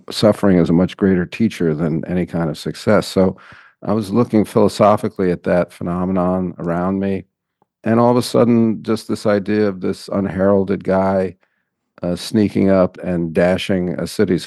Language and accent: English; Manhattan, New York, United States; I grew up in Manhattan.